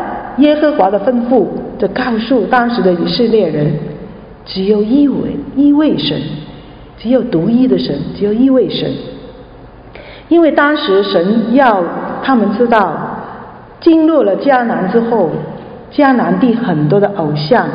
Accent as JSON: {"language": "Chinese", "country": "China", "said": "我们中国人都是农业的啊，以前都是种田的"}